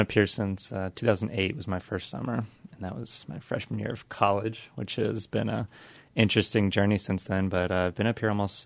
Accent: Austin, Texas, United States; From Austin, Texas. Been living in Washington, D.C. for the last year and just actually moved back to Austin.

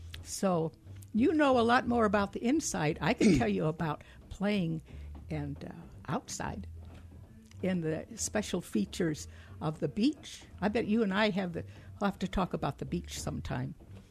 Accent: Sitka, Alaska, United States; I, too, was born and raised in Sitka, and returned to Sitka after 48 years elsewhere about 5 years ago.

